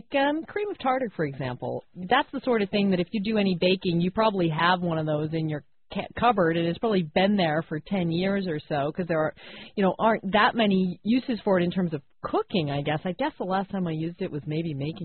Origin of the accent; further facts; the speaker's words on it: Pennsylvania, United States; Which is what I grew up in Western Pennsylvania, and to me that was mayonnaise. And when I moved to the Far East Coast and tasted mayonnaise, I was like, this is different.